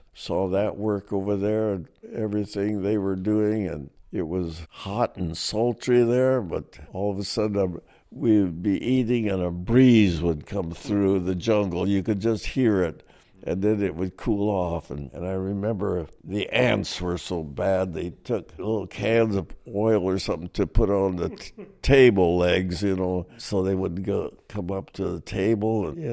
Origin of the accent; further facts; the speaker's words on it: Dinuba, California, United States; I said, we're from Fresno. And then one guy got up and says, well, he was from Dinuba, one of the airmen there. And I said, well, I really am too.